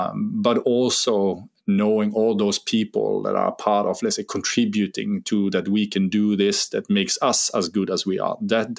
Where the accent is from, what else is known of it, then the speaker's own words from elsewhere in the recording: Eidfjord, Vestland, Norway; I grew up just outside of Eidfjord where Norseman is.